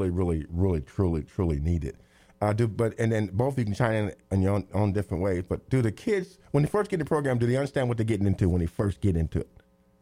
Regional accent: Terre Haute, Indiana, United States; But back in 1970, my hometown is Terre Haute. And we have four high schools.

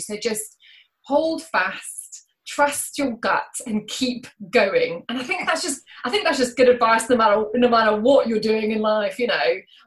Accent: South Africa; I'm a child of the 80s. I was born in 74 and I grew up in South Africa, actually. So I didn't grow up, even though I'm British, I didn't grow up in the UK, I grew up in South Africa.

